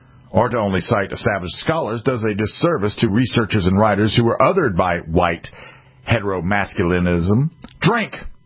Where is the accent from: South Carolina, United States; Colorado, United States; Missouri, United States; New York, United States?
South Carolina, United States; born there; My homeland is here in the United States. I was born in South Carolina. My forebears come from Europe. Both sides.